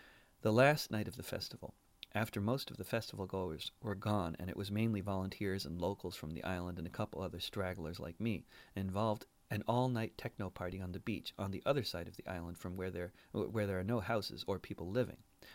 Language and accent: English; New England, United States; Now, I grew up in New England, and I'm deeply familiar with maple syrup